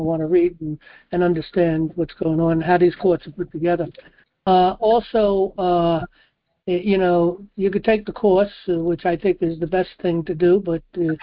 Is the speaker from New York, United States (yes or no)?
yes; New York City, New York, United States; being a New Yorker, brought up in New York City, I knew Trump anyway